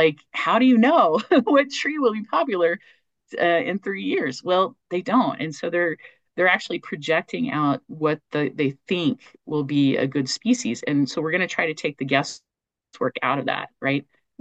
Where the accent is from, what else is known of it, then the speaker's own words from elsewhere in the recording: Oklahoma, United States; I know about Bermuda because I grew up in Oklahoma